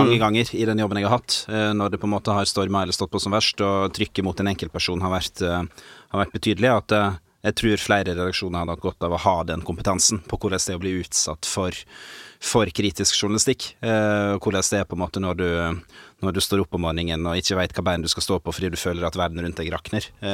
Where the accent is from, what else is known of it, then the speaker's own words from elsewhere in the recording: Vestland, Norway; Jeg kommer jo fra Sogn og Fjordane. Dette avisen jeg oppvokst med og hatt rundt meg på en måte i min oppvekst, og en region jeg kjenner veldig godt.